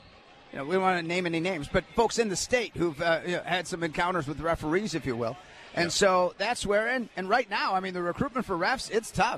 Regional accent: Milwaukee, Wisconsin, United States; My hometown, Milwaukee, it's gotten violent down there.

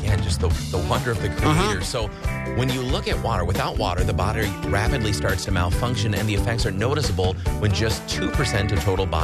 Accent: Rice Lake, Wisconsin, United States; from Rice Lake, my hometown.

